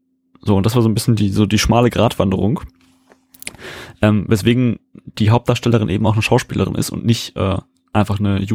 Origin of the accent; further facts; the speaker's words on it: Wanne-Eickel, North Rhine-Westphalia, Germany; Und bis in die 90er gab es auch in Wanne-Eickel, wo ich herkomme, eine Brauerei, die nennt sich Hülsmann.